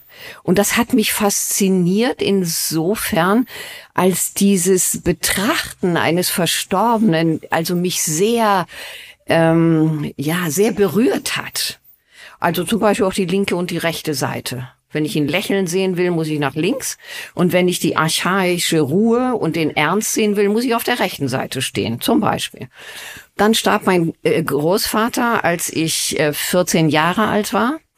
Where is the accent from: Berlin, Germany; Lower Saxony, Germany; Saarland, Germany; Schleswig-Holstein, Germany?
Schleswig-Holstein, Germany; Ich komme aus Schleswig-Holstein, bin in einem Dorf aufgewachsen.